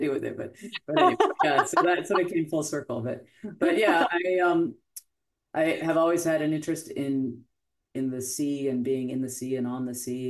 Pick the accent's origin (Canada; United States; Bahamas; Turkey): Bahamas; Nassau, New Providence; I am from Nassau in the Bahamas. Grew up boating in these beautiful waters and saw my first dolphin when I was sailing along at probably 12 years old in my sunfish.